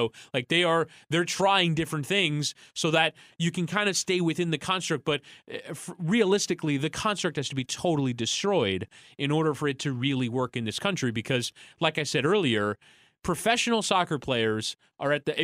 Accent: Pembroke Pines, Florida, United States; You know, and say, well, I'm from Pembroke Pines.

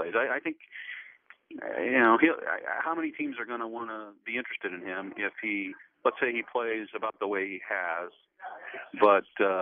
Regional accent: Midwest, United States; I don't have a dog in the sun. I'm from the Midwest. I'm a Big Ten guy.

